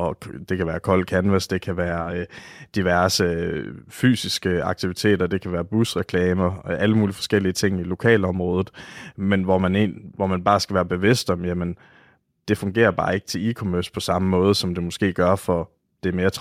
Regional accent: Oksbøl, Region of Southern Denmark, Denmark; da jeg kommer fra Varde omegn, en lille by, der hedder Oksbøl.

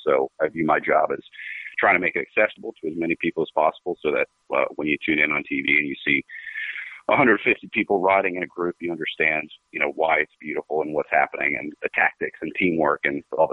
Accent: Columbus, Ohio, United States; Yeah, I grew up in Columbus, Ohio, so not far from where I am now, and actually got my start in bike racing there.

